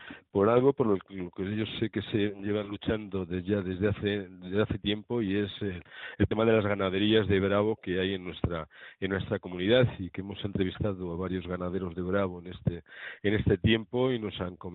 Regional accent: Castile and León, Spain; Yo, que mi procedencia es el mundo rural, soy castellano viejo, toda mi familia viene de Castilla la Vieja, que he trillado desde pequeño y he visto lo duro que es el trabajar en el campo

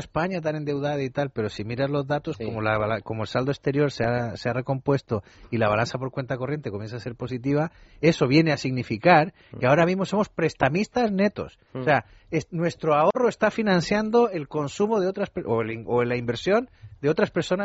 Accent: Chile; now in Spain; yo mismo, que soy chileno, armé mi plan de mi proyecto de vida aquí

